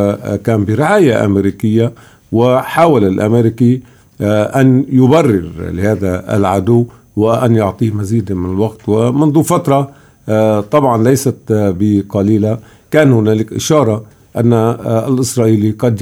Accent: Lebanon; بالنسبة لنا كلبنانيين

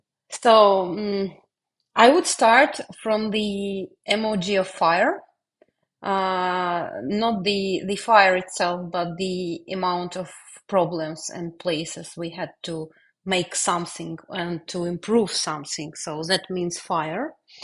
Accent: Kyiv, Ukraine; I was born in Kyiv and I lived here for all my life.

